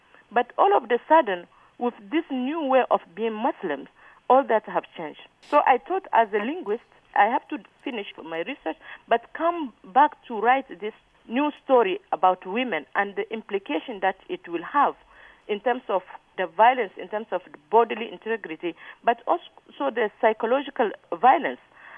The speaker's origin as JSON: {"language": "English", "country": "Niger", "tie": "born or raised there", "second_language": "English", "lives_now": "United States", "said": "a Muslim person growing up in Niger."}